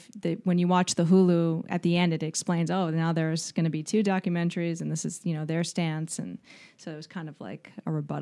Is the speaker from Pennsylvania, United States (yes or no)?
no; Boston, Massachusetts, United States; also born or lived in New York City / Miami / London; I grew up in Boston. I lived in New York City. I lived in Miami for a long time, lived in London.